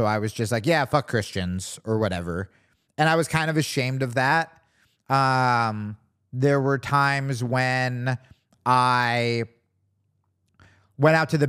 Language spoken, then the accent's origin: English; Hawaii, United States; I was just like, you know, I'm Hawaiian.